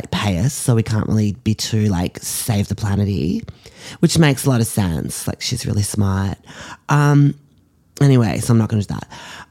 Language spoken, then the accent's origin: English; Australia; now in United States; how I was an influencer from Australia, like living here on my own